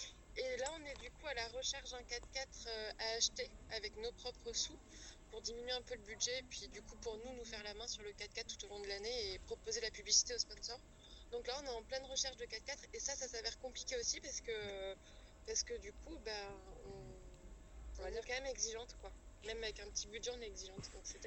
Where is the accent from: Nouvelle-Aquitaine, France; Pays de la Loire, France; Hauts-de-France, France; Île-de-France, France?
Nouvelle-Aquitaine, France; Brive-la-Gaillarde; nous on est de Brive-la-Gaillarde